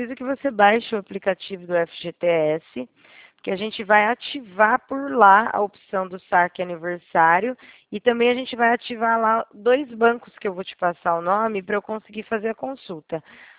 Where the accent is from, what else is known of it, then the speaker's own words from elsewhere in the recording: Presidente Prudente, São Paulo, Brazil; Presidente Prudente, interior de São Paulo.